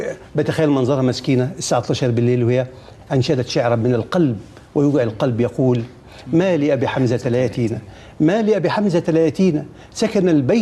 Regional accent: Egypt; معلم كندوز ده معلم جزار عندنا في مصر، شنباته وحاجة طول بعرض.

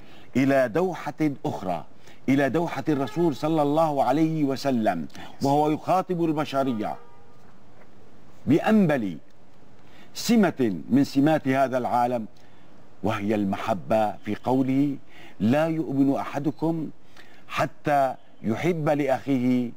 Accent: Al-Hasakah Governorate, Syria; born there; إن مسقط رأسي هو محافظة الحسكة، ويطلق عليها الجزيرة لأنها تقع بين نهري دجلة والفرات.

